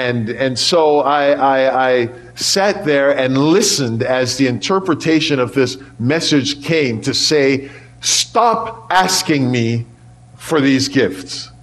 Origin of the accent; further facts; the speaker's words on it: Jamaica; now in Canada; I was born and raised in Jamaica, and every couple years or so, I like to go back